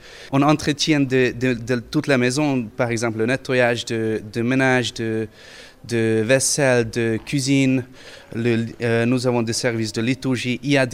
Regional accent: Budapest, Hungary; French is a second language; Je suis hongrois et je viens de Budapest, la capitale de la Hongrie.

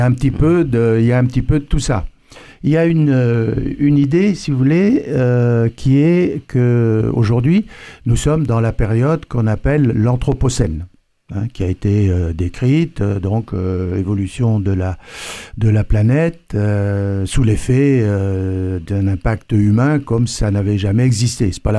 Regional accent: Normandy, France; Je suis normand et né sous le signe de la balance.

